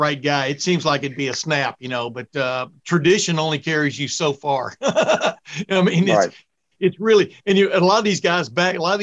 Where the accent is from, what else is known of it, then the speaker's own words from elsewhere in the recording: Alabama, United States; also born or lived in Texas; I mean, I grew up in Alabama and then Texas, you know.